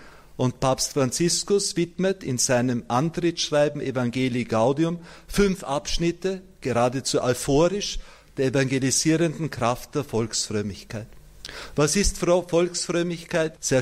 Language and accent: German; Austria; Ich komme aus Österreich, wie Sie hören, und bei uns schmilzt die katholische Kirche schneller als jeder Gletscher.